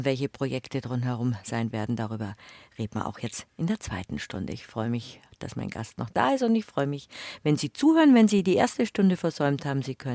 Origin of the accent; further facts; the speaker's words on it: Munich, Bavaria, Germany; So lebe ich als Jude in Bayern, als Münchner.